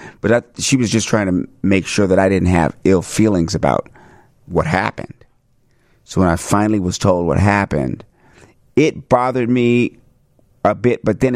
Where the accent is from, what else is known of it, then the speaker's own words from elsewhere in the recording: Washington, District of Columbia, United States; also born or lived in Maryland; all the things I went through growing up in Washington, D.C. and in Maryland and my trek to Hollywood